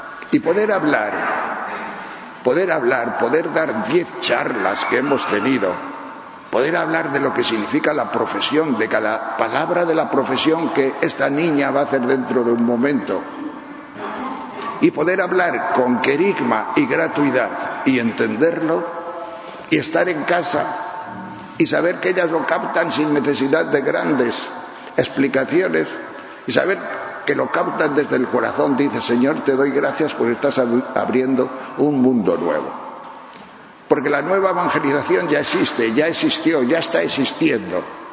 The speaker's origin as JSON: {"language": "Spanish", "town": "Tejerina", "region": "Castile and León", "country": "Spain", "tie": "born or raised there", "said": "don Rufo, el cura de Tejerina, la provincia de León, mi pueblo"}